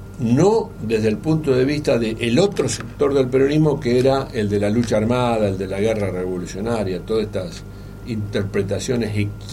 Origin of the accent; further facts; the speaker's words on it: Villa Cañas, Santa Fe, Argentina; Yo había venido de mi pueblo, de Villa Cañas.